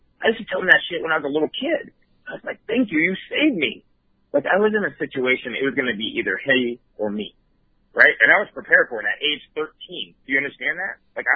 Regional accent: Dayton, Ohio, United States; born there; I was born in Dayton, Ohio, on Wright-Patterson Air Force Base.

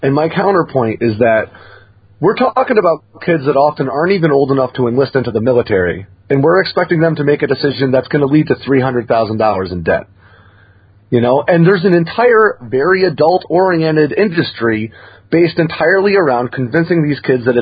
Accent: Bennington, Vermont, United States; I grew up in Bennington, Vermont. Pownall, Vermont was the town just south of us.

